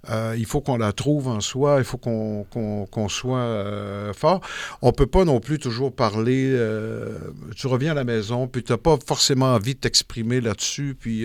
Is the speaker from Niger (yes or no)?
no; Quebec, Canada; Tu arrives de la campagne, tu as un accent forcément qui est très différent de ceux de la ville. Je venais de la Beauce